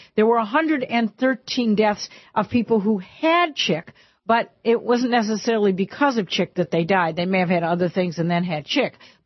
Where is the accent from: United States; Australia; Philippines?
United States; Cleveland, Ohio; Cleveland, Ohio, my hometown.